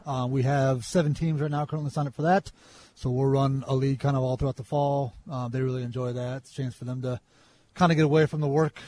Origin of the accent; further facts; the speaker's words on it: Upper Sandusky, Ohio, United States; I know, growing up in Upper Sandusky, we never had anything like this anywhere near us.